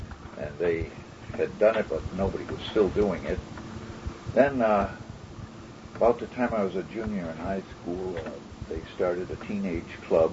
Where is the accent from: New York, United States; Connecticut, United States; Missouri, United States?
Connecticut, United States; Uncasville; I guess mostly I was brought up in Uncasville, Connecticut, which is halfway between Norwich and New London.